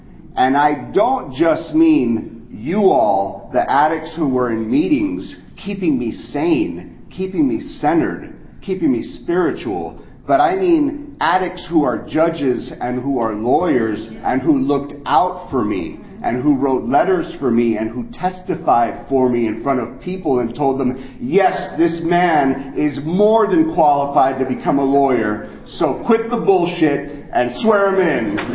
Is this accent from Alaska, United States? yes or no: no; Miami, Florida, United States; You know, I'm from Miami, you know. Our mountain is called Mount Trashmore. It's a landfill, okay?